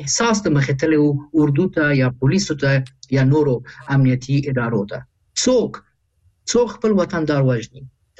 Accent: Kabul, Afghanistan; زه د کابل یم،

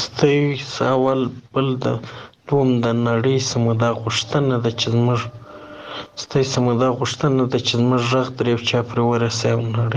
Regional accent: Kandahar, Afghanistan; moved away as an adult; now in Pakistan; زه د افغانستان یم، د کندهار ولایت یم. په کندهار کې مې وظیفه درلوده، کمانډنټ پوستې وم. اوس په پاکستان کې اوسم

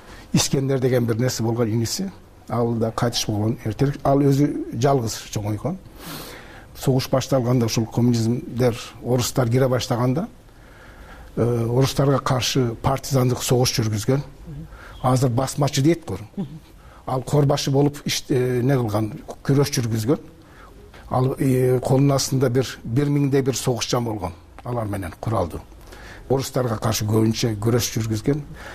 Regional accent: Turkey; Биз ошол жерде дүйнөгө келдик, ошол жерде чоңойдук. Мен аны менин 2 жаш улуу агам, анан кийин менин карындашым Хатиже деген ал жерде чоңойдук.

